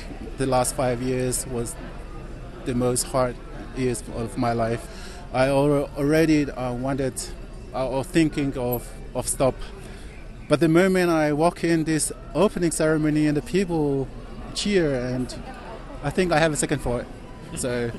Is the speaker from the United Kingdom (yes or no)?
no; Tonga; I'm from Tonga, the only winter sport athlete of Tonga.